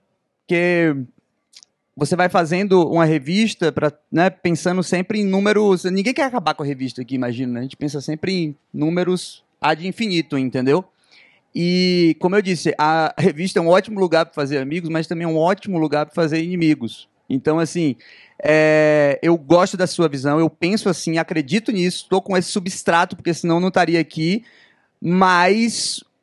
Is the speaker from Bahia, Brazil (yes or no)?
yes; Salvador, Bahia, Brazil; também sou de Salvador.